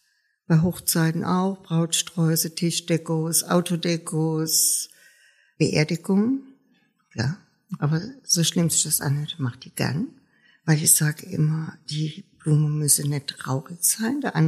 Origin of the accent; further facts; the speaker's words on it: Heidelberg, Baden-Württemberg, Germany; Ja, bin eine echte Hanschusheimerin.